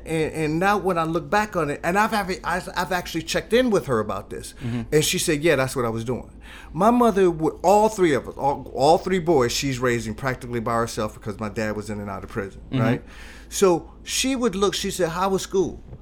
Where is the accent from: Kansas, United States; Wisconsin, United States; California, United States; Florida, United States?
Wisconsin, United States; Milwaukee; I grew up in Milwaukee.